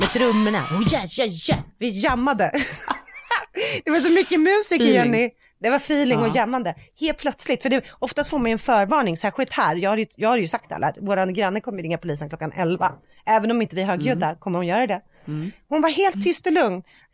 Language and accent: Swedish; Sweden; vi är svenskar.